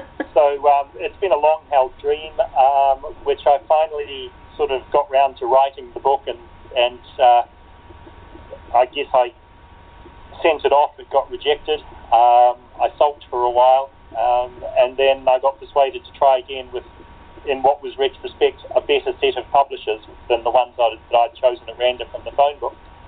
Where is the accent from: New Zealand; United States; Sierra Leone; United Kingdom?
New Zealand; I'm a New Zealander. I grew up in kind of rural New Zealand, although I've traveled a bit recently.